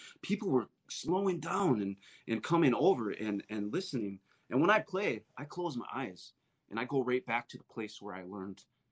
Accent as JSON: {"language": "English", "region": "Northwoods", "country": "United States", "said": "which was kind of cool because I'm from the Northwoods, you know, and I'm in a big city and checking things out."}